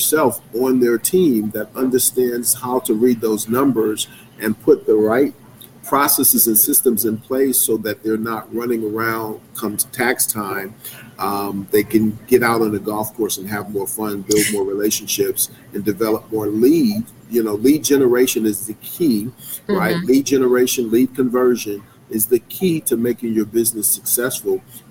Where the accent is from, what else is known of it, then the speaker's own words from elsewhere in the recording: Brownsville, New York, United States; I'm from Brownsville. I'm from the Ville. I never ran and never will.